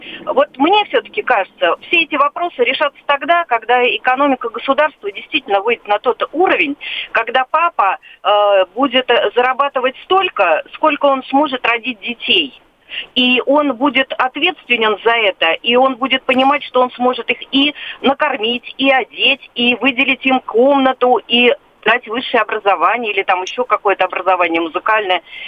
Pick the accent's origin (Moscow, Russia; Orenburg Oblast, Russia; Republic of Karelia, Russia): Moscow, Russia; я из Москвы.